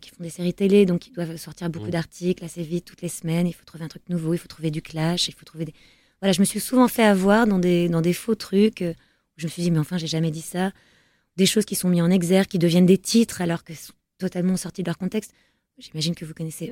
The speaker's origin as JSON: {"language": "French", "town": "Senlis", "region": "Hauts-de-France", "country": "France", "tie": "born or raised there", "said": "C'est là où je suis née, c'est là où, c'est là où j'ai grandi et là où mes parents travaillaient."}